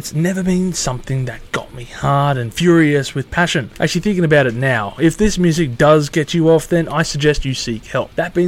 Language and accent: English; Australia; Fun fact, but … were banned in my home country of Australia from 1996 up until 2006, and you couldn't even get a copy of their CDs.